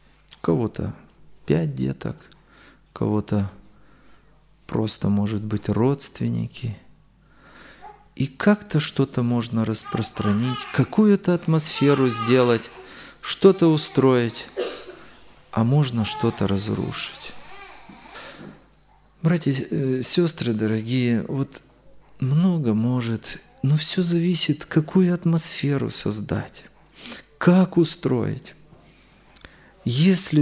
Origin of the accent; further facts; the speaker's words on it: Chișinău, Moldova; Я с Молдавии, с Кишинева.